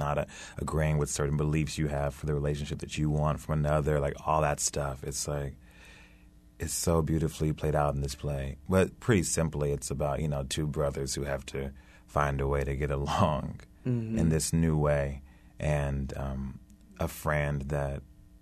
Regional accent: Los Angeles, California, United States; Yeah, I'm from L.A., though.

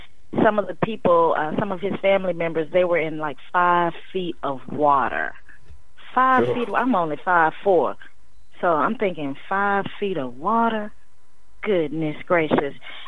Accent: Memphis, Tennessee, United States; And I come from Memphis, small, city of Memphis, and I grew up where everybody pretty much knew each other.

